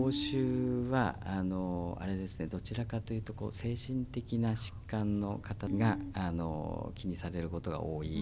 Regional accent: Hitachinaka, Ibaraki, Japan; now in Iwate, Japan; 私は茨城県の出身で、ひたちなか市に昔勝田って呼ばれてたところなんですけども、そこ の出身です。

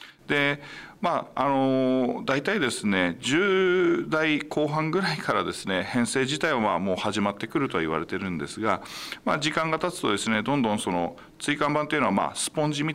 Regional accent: Ishinomaki, Miyagi, Japan; also born or lived in Sendai / Yokote / Iwate; 私はですね、宮城県の石巻市の出身で、生まれは実は仙台市 で、 その後父親も整形外科医でですね、仙台から秋田県の横手市で、その後ですね、岩手県の伊沢町ですね、そちらにも父親の仕事の都合で移って、

